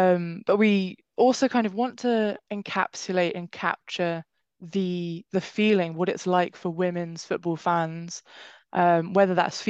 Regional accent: England, United Kingdom; now in Wales; I live in Wales, but I am from England.

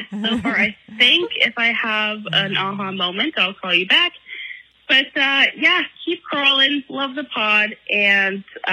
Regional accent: Oshawa, Ontario, Canada; I'm going to keep it real. I'm from Oshawa.

